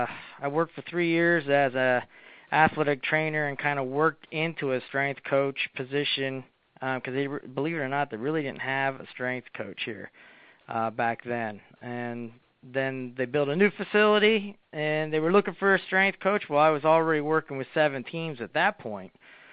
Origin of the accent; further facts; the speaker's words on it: Pennsylvania, United States; I'm from central Pennsylvania in the good old USA. I know you're up there in Canada and things. So I grew up in Pennsylvania. I'm native here, and I just never really left the state.